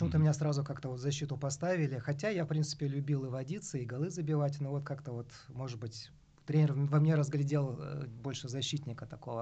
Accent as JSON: {"language": "Russian", "region": "Almaty", "country": "Kazakhstan", "tie": "born or raised there", "said": "И я вырос в Алма-Ате."}